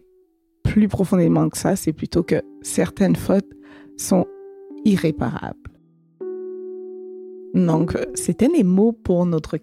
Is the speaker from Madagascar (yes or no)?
no; Martinique, France; Je viens de la Martinique, born and raised.